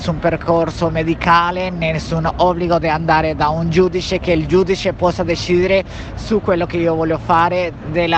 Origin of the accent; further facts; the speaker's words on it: Colombia; now in Italy; io sono cittadina colombiana, nel mio paese ho diritto di avere i miei documenti